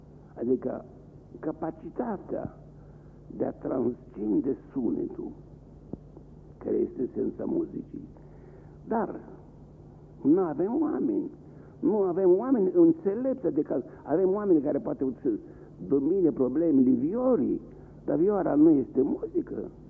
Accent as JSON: {"language": "Romanian", "country": "Romania", "said": "că am rămas bun român și sunt mândru că sunt român, nu pot să fac nimic pentru România."}